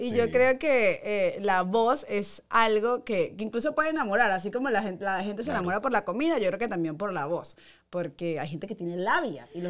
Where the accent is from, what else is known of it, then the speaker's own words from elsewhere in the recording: Guárico, Venezuela; Yo que crecí en Guárico, bueno, además te reunían a hacer un sancocho.